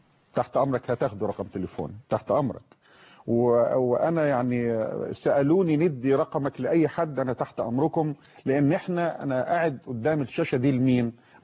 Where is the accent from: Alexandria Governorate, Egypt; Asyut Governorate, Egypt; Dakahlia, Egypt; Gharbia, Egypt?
Dakahlia, Egypt; Mansoura; في عندنا في المنصورة مسجد اسمه مسجد النصر بجوار مبنى محافظة البقهلية.